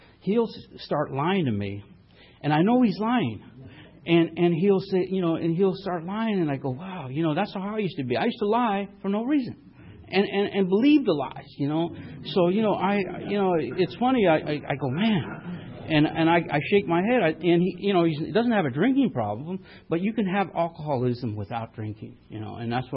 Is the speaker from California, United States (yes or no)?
yes; San Jose, California, United States; born there; and I was born in San Jose, California, and to Mexican, and I speak fluent Spanish, and we grew up poor.